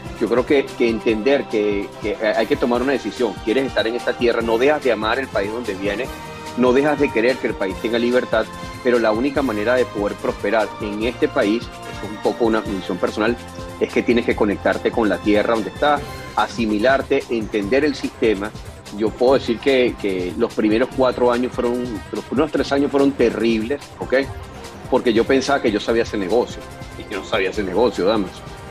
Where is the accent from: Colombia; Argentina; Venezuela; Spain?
Venezuela; Creo que parte del venezolano, como pocos latinoamericanos, tiene un arraigo o tenía un arraigo extremadamente grande con su tierra. Éramos la gente que iba a todos lados del mundo, pero siempre terminaba regresando a lo que consideramos el mejor país del mundo.